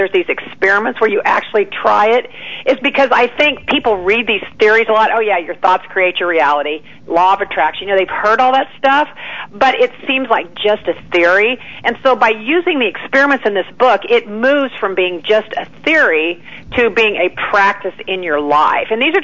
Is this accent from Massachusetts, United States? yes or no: no; Kansas, United States; I mean, I'm a kid from Kansas.